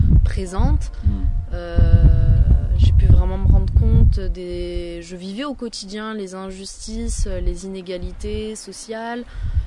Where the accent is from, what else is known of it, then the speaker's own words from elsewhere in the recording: Paris, Île-de-France, France; born there; j'ai 32 ans, je suis née à Paris 20e, d'une famille syrienne. Mes parents sont arrivés en France pour les études de mon père.